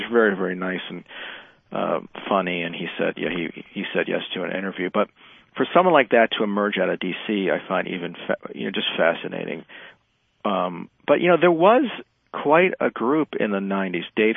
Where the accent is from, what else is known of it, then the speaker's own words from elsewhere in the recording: Virginia, United States; also born or lived in Maryland; Like, I grew up in Virginia and Maryland